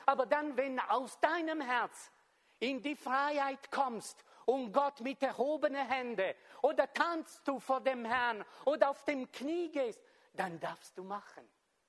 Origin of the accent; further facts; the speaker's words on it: Switzerland; Vor allem wir als Schweizer, oder?